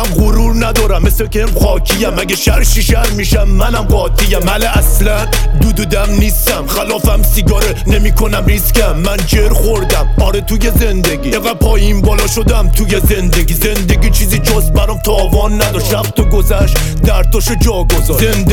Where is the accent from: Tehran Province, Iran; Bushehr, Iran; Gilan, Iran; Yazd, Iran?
Gilan, Iran; Rasht; اهل رشتم، متولد 1168.